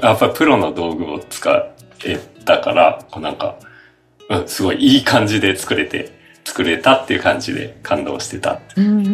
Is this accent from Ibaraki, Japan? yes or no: no; Sapporo, Hokkaido, Japan; まあ僕は札幌なんですけど、